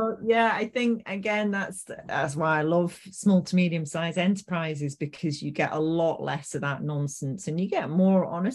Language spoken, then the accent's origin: English; Manchester, North West England, United Kingdom; Yeah, we're Mancunian. We say it how it is.